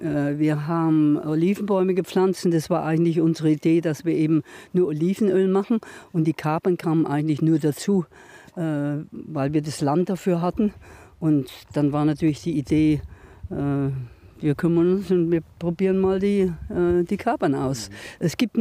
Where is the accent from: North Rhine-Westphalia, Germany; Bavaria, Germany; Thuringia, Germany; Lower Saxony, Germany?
Bavaria, Germany; Würzburg; now in Australia; Vom nördlichen Bayern bin ich. Ich komme aus Würzburger Gegend, also es ist Weinland wirklich und hat eigentlich mit Carpen nichts zu tun.